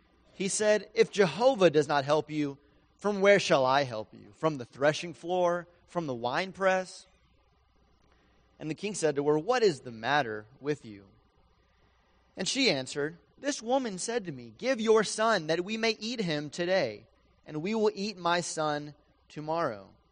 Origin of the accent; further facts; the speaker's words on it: Georgia, United States; Now, we are not from Alabama. I need to make that clear. We are from Georgia, but my brother, for whatever reason, moved to Alabama